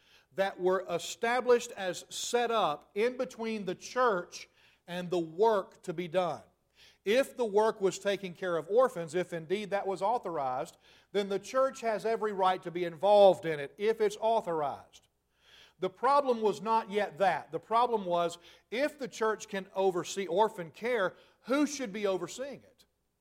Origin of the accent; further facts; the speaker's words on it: Spring Hill, Tennessee, United States; is from my hometown of Spring Hill, Tennessee, in 1909.